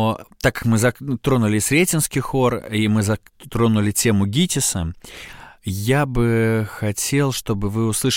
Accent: Bykhaw, Mogilev Region, Belarus; born there; я родился в Быхове, маленький город, Могилевская область, Белоруссия.

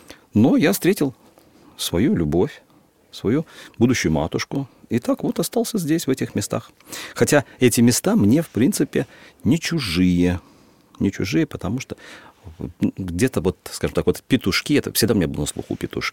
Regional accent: Grodno, Grodno Region, Belarus; moved away as an adult; also born or lived in Moscow; Я из семьи военнослужащих. Родился в Москве. Всю жизнь, фактически, свою юность, детские годы, все это я провел в Беларуси, в Западной Беларуси.

